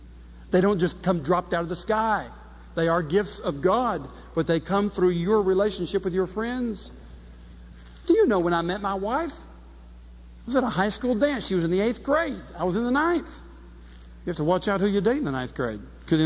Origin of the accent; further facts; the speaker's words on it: the South, United States; I'm sorry, I'm a Southerner.